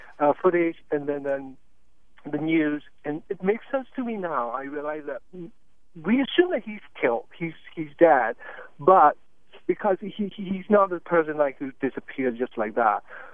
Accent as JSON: {"language": "English", "country": "Myanmar", "lives_now": "Oakland, United States", "said": "And yes, I'm originally from Burma."}